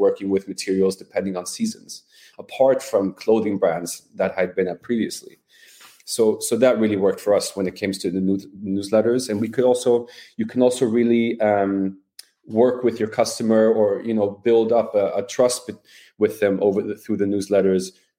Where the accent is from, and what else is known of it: Sweden; English is a second language